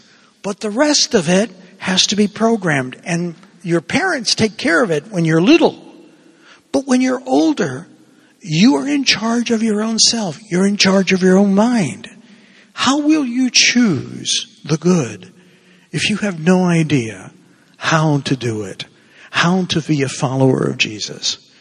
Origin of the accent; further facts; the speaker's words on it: Cuba; first language Spanish; English is a second language; Well, I didn't grow up in Spanish. I grew up in Cuba speaking Spanish.